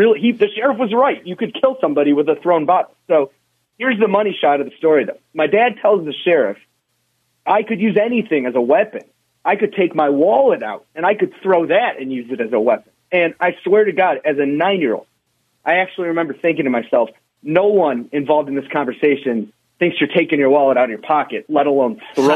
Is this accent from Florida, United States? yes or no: no; Cleveland, Ohio, United States; So anyways, I grew up in Cleveland.